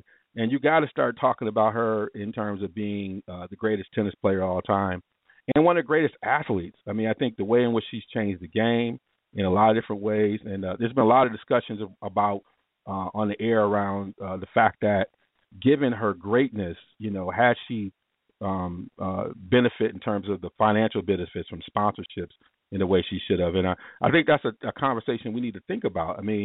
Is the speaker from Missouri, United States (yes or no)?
no; Ann Arbor, Michigan, United States; You know, I grew up in Michigan, Ann Arbor, watched Brady, loved him.